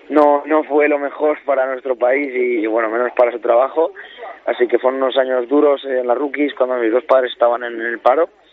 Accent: San Sebastián de los Reyes, Community of Madrid, Spain; Yo creo que mi pueblo, mi zona donde me he criado y creo que me siento de allí.

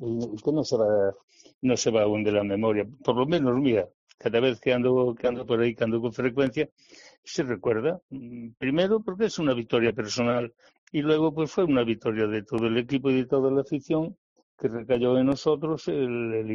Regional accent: Galicia, Spain

